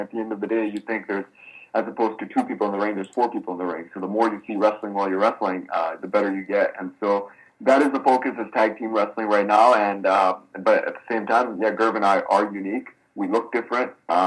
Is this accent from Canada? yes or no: yes; Canada; We're from Canada, but we're very proud of our Indian heritage.